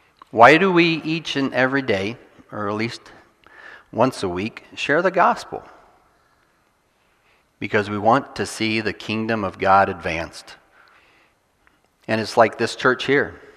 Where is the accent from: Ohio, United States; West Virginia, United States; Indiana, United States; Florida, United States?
Indiana, United States; moved away as an adult; now in Canada; I'm originally from Indiana. Do you know what they grow in Indiana? Corn. Mm-hmm. Now, the Lord has moved us into Canada.